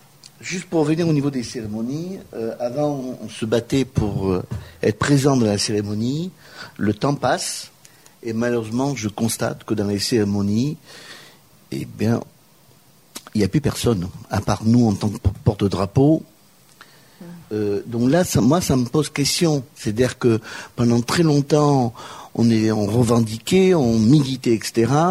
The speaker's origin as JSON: {"language": "French", "region": "Nouvelle-Aquitaine", "country": "France", "said": "Certes, je suis basque, mais français."}